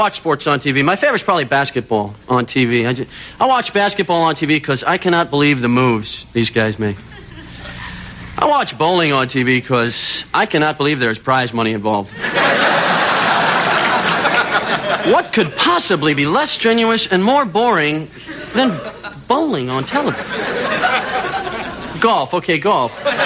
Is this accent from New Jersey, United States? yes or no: no; Wisconsin, United States; now in California, United States; I am originally from Wisconsin. A couple other escapees here tonight. That's right. I've been out here 4 years in California.